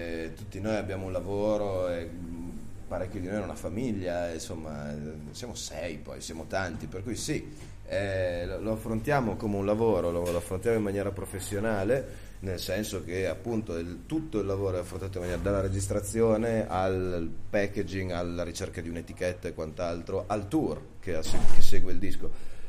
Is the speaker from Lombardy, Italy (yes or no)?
no; Acquiterno, Piedmont, Italy; Siamo di un paesino, siamo di Acquiterno, un paesone, paesino, dipende dai punti di vista.